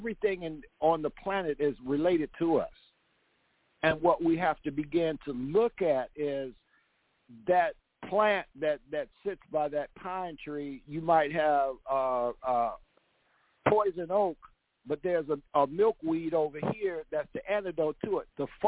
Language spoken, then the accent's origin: English; Mississippi, United States; born there; I was born in Mississippi.